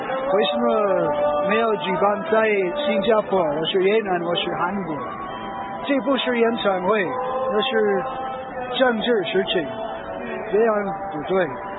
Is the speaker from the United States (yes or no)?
yes; United States; Chinese is a second language; 我是美国人。